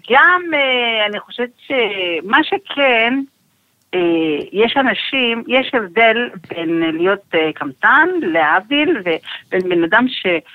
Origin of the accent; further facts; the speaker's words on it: Tehran Province, Iran; now in Safed, Israel; גדלתי שם, גם בעלי הוא פרסי, אז אנחנו מדברים ביחד פרסית, אומנם מדברים עוד שפות, גם עברית, גם קצת אנגלית וגם קצת עוד שפות אחרות